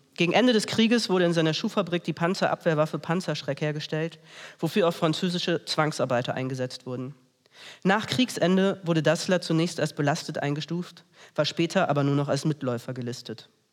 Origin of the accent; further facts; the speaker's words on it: Lower Saxony, Germany; Ich komme aus Niedersachsen.